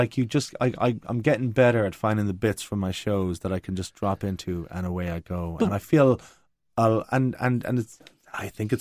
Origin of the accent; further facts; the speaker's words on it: Cobh, Munster, Ireland; And I grew up in Cove, which was a Labour town.